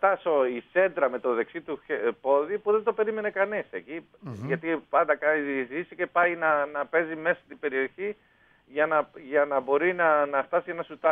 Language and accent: Greek; Argentina; γιατί είμαι από την Αργεντινή